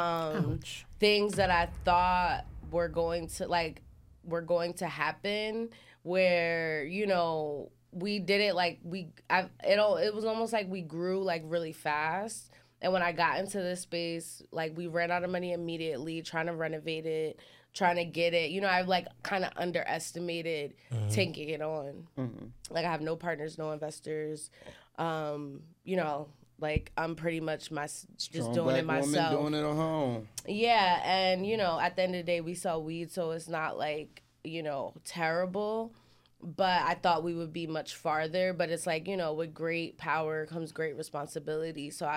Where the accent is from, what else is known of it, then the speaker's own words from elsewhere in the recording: Piscataway, New Jersey, United States; The suburbs and like up Piscataway.